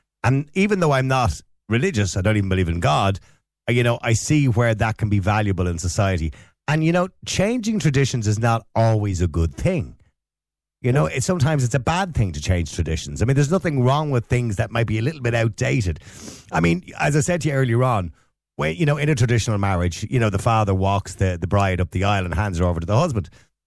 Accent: New Zealand; No, I'm not Australian. New Zealand.

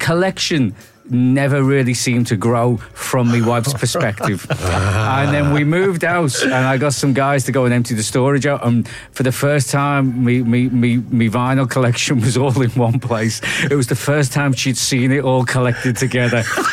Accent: Liverpool, North West England, United Kingdom; I'm a northern bloke. I grew up in Liverpool in the 80s.

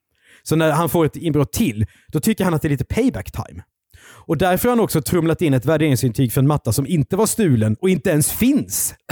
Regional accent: Karlskrona, Blekinge, Sweden; born there; en man i Karlskrona där jag är född

